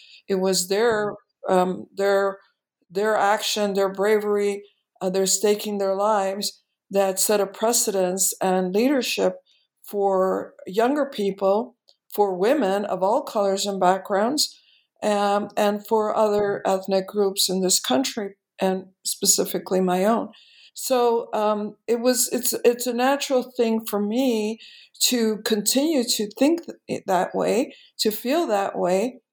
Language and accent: English; Chicago, Illinois, United States; I'm born and raised in Chicago.